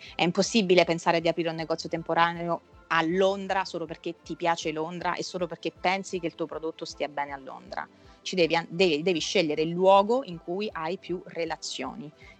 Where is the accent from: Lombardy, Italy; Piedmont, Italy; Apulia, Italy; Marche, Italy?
Marche, Italy; Io, essendo marchigiana, vivo moltissimo di turismo estivo